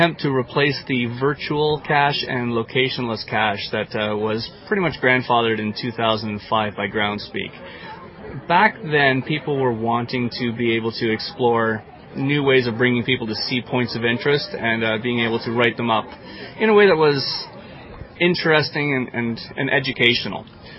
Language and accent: English; St. Catharines, Ontario, Canada; From St. Catharines.